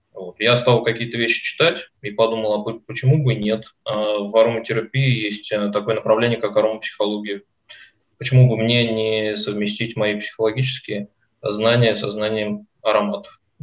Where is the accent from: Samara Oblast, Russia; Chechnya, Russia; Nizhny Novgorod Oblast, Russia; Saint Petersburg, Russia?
Nizhny Novgorod Oblast, Russia; Nizhny Novgorod; Я сам из Нижнего Новгорода. Сейчас тут и прибываю.